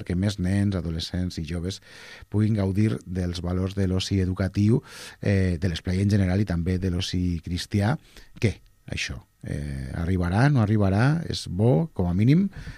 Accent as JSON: {"language": "Catalan", "town": "Castelló de la Plana", "region": "Valencian Community", "country": "Spain", "said": "Jo soc de Castelló, ja, i igual m'ho noteu una mica per l'accent, i allà l'esplai no existeix massa"}